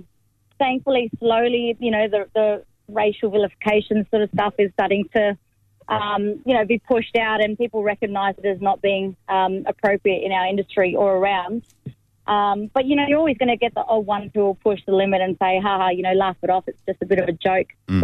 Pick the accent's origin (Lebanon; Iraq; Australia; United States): Australia; Western Australia; now in Brisbane, Australia; So I'm from the Western Desert in WA, around Meekatharra, Jigalong area. I'm a Yamaji Matu woman, but living here in Brisbane now at the moment.